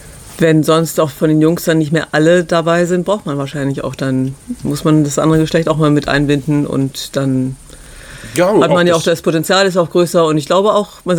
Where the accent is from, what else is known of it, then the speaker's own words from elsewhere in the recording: Hamburg, Germany; ich muss echt zugeben, ich komme aus Hamburg